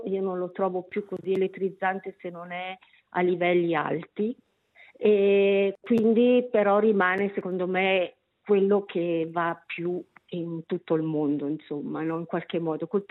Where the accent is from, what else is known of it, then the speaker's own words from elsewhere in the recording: Lugano, Ticino, Switzerland; sono luganese, quindi pro Lugano